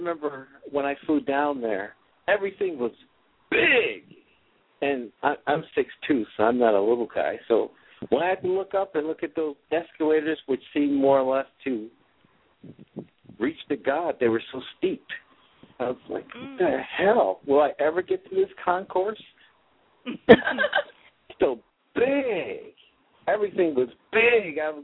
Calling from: Connecticut, United States; I'm calling from Connecticut.

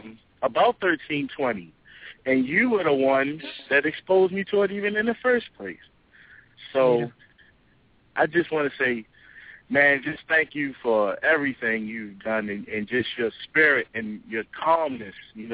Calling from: Baltimore, Maryland, United States; I'm calling from Baltimore, Maryland.

